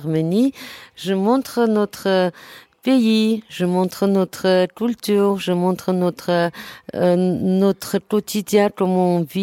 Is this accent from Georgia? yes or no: yes; Georgia; French is a second language; je suis arménienne de Géorgie, je grandis avec cette nourriture. Même on est arménien, on mangeait nourriture géorgienne, arménienne